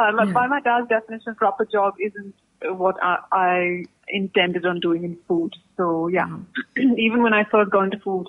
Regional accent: Mumbai, Maharashtra, India; moved away as an adult; now in United Kingdom; I'm originally from Bombay. I was born there. I was brought up there. Yeah, Bombay girl. And my parents, of course, lived in India.

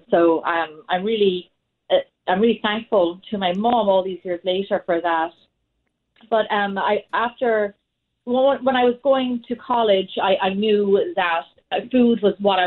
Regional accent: Ireland; I'm from Ireland, like you mentioned. I grew up in a large Irish Catholic family

